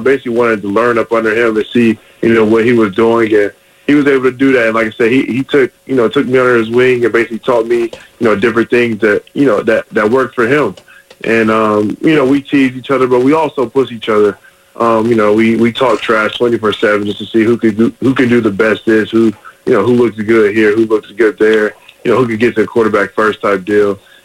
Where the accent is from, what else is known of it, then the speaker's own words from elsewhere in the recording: Columbus, Ohio, United States; born there; I mean, I grew up an Ohio State fan. I was born in Ohio State, you know, hospital and everything.